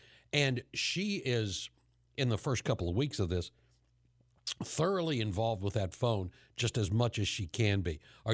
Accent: West Virginia, United States; I'm originally from West Virginia. I go back to the home state a couple of times a year to see family and friends.

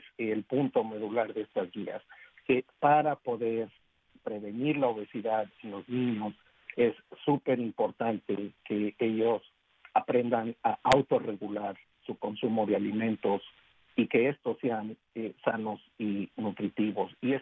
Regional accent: Mexico; now in United States; yo, por ejemplo, vengo de México y yo cuando crecí, desde que era muy, muy pequeño

